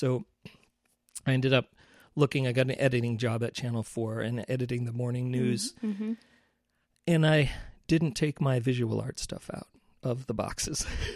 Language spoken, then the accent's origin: English; Milwaukee, Wisconsin, United States; And I grew up in Milwaukee, Wisconsin. And so there really wasn't too much outside of Milwaukee.